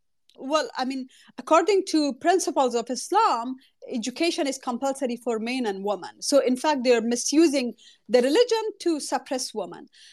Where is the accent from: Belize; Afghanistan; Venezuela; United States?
Afghanistan; Badakhshan; because my own province, Badakhshan, located in northeast region of the country